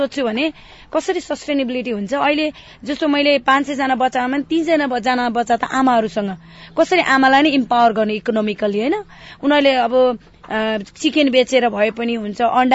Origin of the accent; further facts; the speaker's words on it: Salbari, Koshi Province, Nepal; अब सालगारी है सालगारी जंगलै जंगल वरिपरि एउटा सालबारी भन्ने सानो गाउँ थियो त्यहाँ चाहिँ